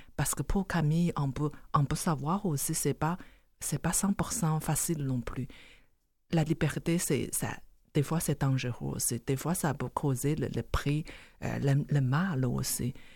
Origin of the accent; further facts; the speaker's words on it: China; French is a second language; moi-même, je suis une Chinoise, d'origine chinoise